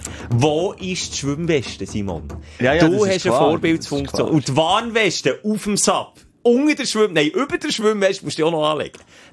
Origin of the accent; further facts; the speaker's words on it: Gümmenen, Bern, Switzerland; Also jetzt Gümmen, wo ich aufgewachsen bin, haben wir auch einen